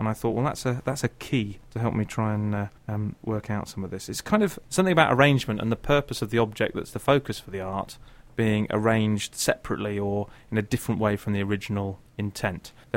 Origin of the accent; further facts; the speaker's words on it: South West England, United Kingdom; I grew up in Devon, I know Dartmoor fairly well